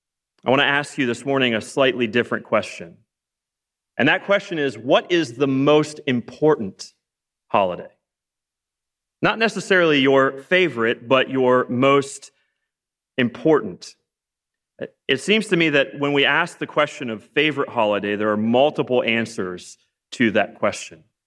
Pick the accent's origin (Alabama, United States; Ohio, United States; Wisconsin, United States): Ohio, United States; I very fondly remember growing up in Northeast Ohio every Christmas